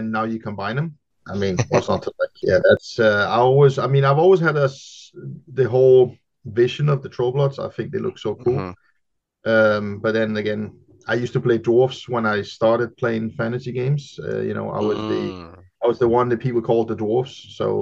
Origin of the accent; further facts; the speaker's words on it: Denmark; I mean, I'm from Denmark